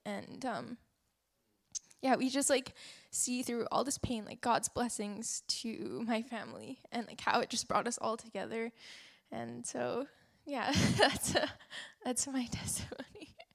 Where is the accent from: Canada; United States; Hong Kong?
Canada; Terrace, British Columbia; So they actually moved back to Terrace, which I'm from Terrace, BC.